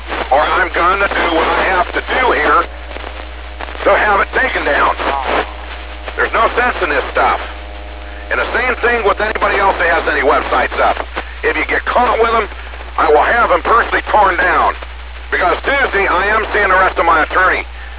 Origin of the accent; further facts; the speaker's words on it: Ohio, United States; I am not from Florida. I'm from Ohio. And Ohio people don't mess with this stuff.